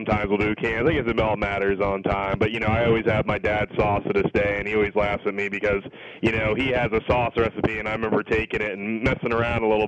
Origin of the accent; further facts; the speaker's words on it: Florida, United States; now in Indiana, United States; I am from Florida, and a big hit when I came up to Indiana is that I kind of got some great seafood purveyors.